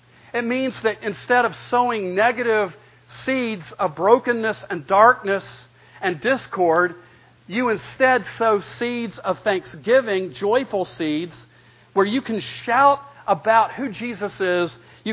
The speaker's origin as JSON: {"language": "English", "country": "United States", "said": "because I'm an American and I don't bow to anybody."}